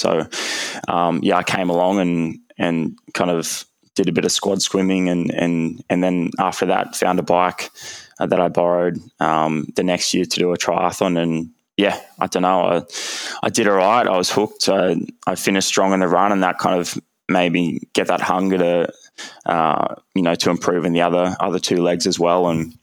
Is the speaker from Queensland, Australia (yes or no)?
yes; Hervey Bay, Queensland, Australia; as a young kid growing up in Hervey Bay, a bit of a smaller town and city.